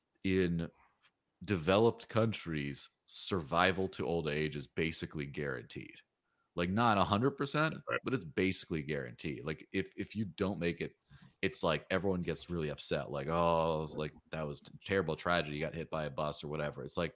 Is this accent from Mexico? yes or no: yes; Mexico; so I grew up in Mexico, which is not an entirely first world country, right?